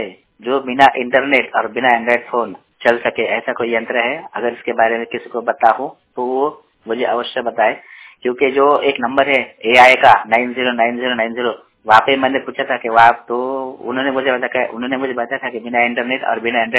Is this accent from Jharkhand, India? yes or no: no; Yavatmal, Maharashtra, India; मैं जिला यवतमाल से हूँ, महाराष्ट्र से 100% ब्लाइंड।